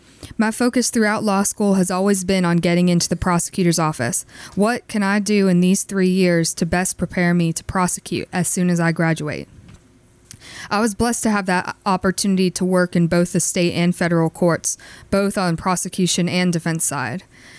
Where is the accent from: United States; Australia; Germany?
United States; Norfolk, Virginia; now in Nashville, United States; so I live now in Nashville, Tennessee, but I'm originally from Norfolk, Virginia. For college, I moved to Blacksburg, Virginia